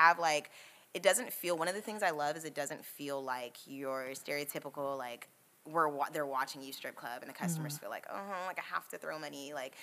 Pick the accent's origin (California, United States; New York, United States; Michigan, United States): California, United States; Pomona; Like I grew up like in Pomona.